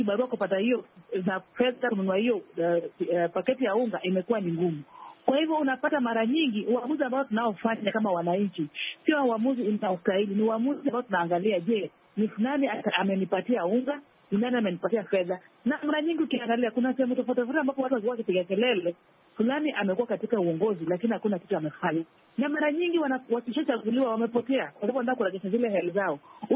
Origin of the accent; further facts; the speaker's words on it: Mombasa, Mombasa County, Kenya; Na sehemu tunatoka kama Mombasa hii